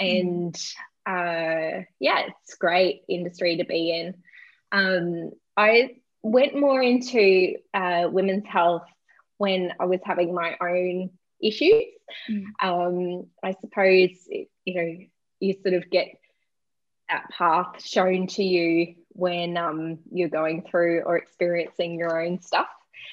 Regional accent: Cairns, Queensland, Australia; now in Gold Coast, Australia; So I'm a mom of 2 girls, 15 and 12, and I'm originally from Cairns. Born and bred North Queensland, and moved to the Gold Coast to study to be a naturopath, and met my husband down here, and yeah, just settled in.

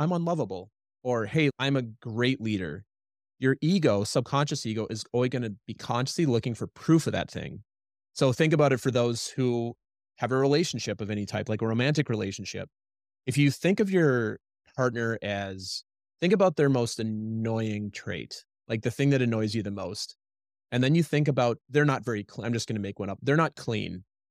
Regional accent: Midwest, United States; It's a context I grew up with in Midwest. Just the way I grew up is we're humble.

